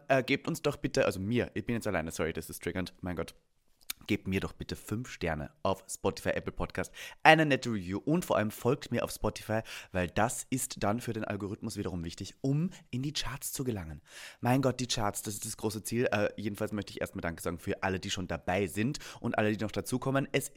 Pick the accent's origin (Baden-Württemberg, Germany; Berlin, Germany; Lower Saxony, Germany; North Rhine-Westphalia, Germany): Berlin, Germany; Also ich bin groß geworden in Berlin als queere Person